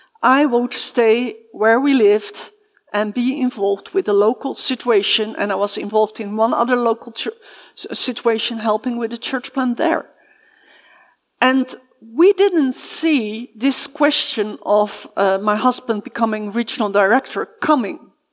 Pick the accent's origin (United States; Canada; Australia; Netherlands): Netherlands; English is a second language; You can hear that I have a strange accent. That is because we are from the Netherlands. And so my English is not always top, but I hope you will bear with me. We've not always lived in the Netherlands. We've had cross-cultural experience.